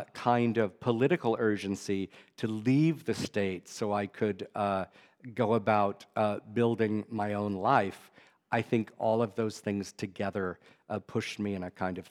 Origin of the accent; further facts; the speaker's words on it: Dallas, Texas, United States; I was from Dallas, which is about 90 minutes, okay. I think, to the west of Waco.